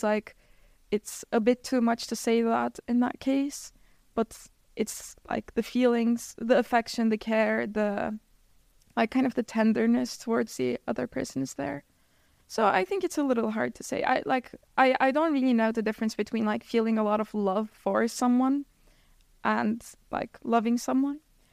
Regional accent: Turkey; English is a second language; now in United States; especially important because I'd moved to the US and I didn't know anyone and my family's so far away. I'm from Turkey.

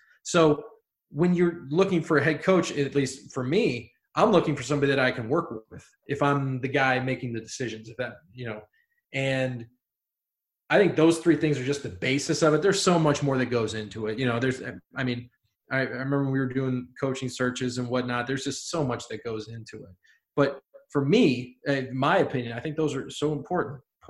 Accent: Ohio, United States; You know, I'm from Ohio

